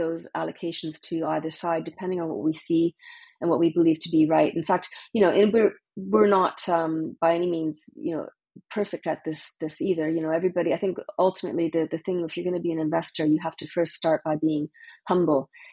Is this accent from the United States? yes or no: no; Canada; born there; I'm Canadian by birth